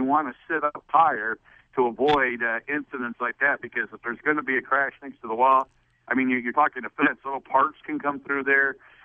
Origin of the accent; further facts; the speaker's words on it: Grand Rapids, Michigan, United States; When I was a youngster growing up in Grand Rapids, I was at Berlin Raceway.